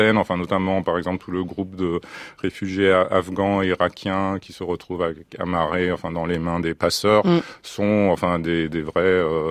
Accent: Germany; French is a second language; jeune, enfin, allemand, parce que je venais d'Allemagne, donc je me sentais plus allemand

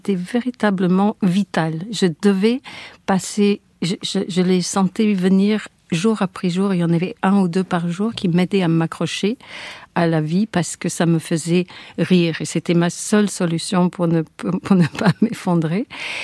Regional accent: Midwest, United States; French is a second language; now in Paris, France; quelqu'un qui venait de ma culture, qui venait du Middle West américain, qui avait un background comme ça, à peu près comme le mien.

